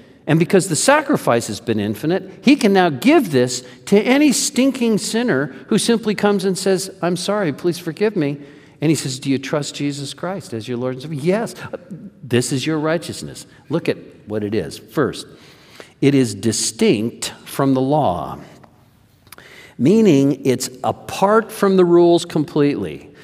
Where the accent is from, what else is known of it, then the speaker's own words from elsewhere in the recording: United States; I take it for granted because I was born and raised here.